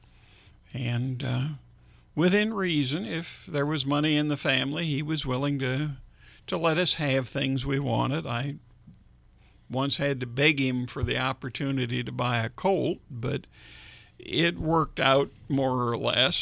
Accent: Georgetown, Ohio, United States; Many more recollections of growing up in Georgetown.

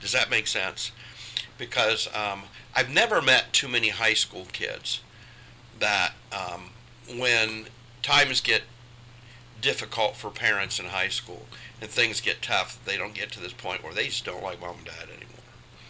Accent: Hilliard, Ohio, United States; when I was a kid, I grew up in Hilliard, and when I was a kid, Hilliard wasn't very big at all

